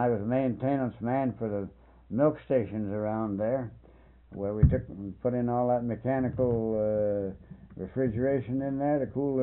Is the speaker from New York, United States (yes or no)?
yes; New York, United States; But you know, I'm from New York State, see?